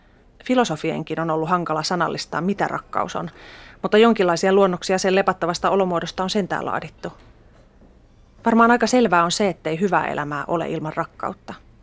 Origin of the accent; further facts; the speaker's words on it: Helsinki, Uusimaa, Finland; Itse olen tutussa kotikaupungissani Helsingissä